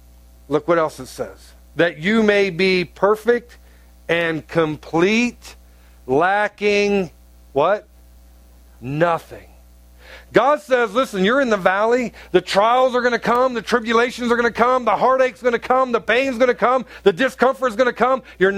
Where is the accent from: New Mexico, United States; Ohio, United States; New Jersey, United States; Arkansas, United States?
Ohio, United States; also born or lived in North Carolina; my mom lives in Ohio, which is where I'm originally from, and I would go back to home, that would be Ohio